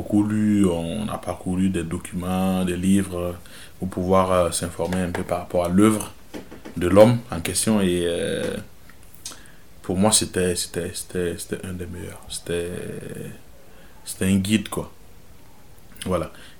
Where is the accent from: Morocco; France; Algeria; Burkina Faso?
Burkina Faso; parce que moi déjà je viens de Burkina Faso et ce pays a été baptisé Burkina Faso